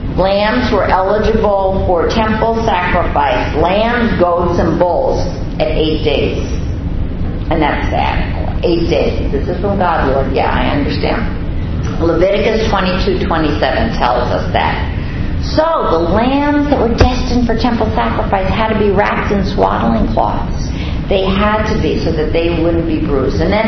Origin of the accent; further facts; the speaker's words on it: New York City, New York, United States; I mean, I'm from the Bronx. So I've never had that joy to see an animal.